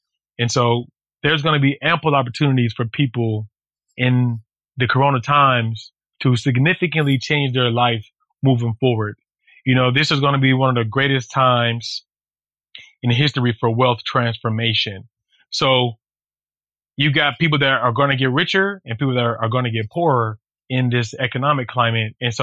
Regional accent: the South, United States; So in my opinion, I grew up in the South.

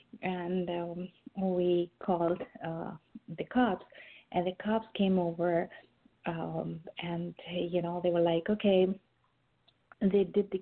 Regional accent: Karachi, Sindh, Pakistan; English is a second language; also born or lived in Connecticut; now in Texas, United States; So the climate, the weather, it took me back to my home country. Karachi has a similar kind of climate, the weather. the heat, and so it's like for the last 4 years living in Connecticut, I had completely forgotten.

